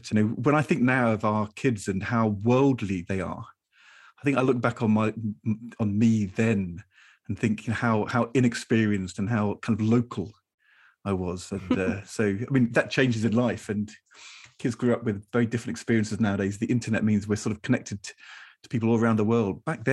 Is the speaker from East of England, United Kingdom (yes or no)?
yes; Norwich, East of England, United Kingdom; I grew up in Norwich.